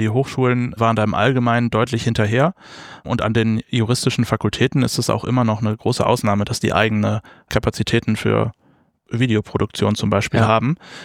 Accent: Leverkusen, North Rhine-Westphalia, Germany; moved away as an adult; now in Hamburg, Germany; In Leverkusen tatsächlich, in der Nähe von Köln.

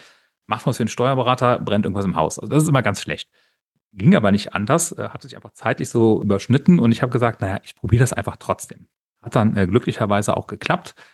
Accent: Düren, North Rhine-Westphalia, Germany; ich hätte hier in Düren, wo ich herkomme, eine tolle Kanzlei kaufen können.

